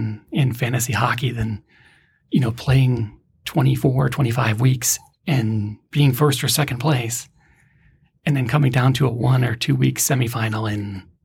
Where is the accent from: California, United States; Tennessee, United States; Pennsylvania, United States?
Pennsylvania, United States; One of the guys is my brother. So we're both from Pennsylvania.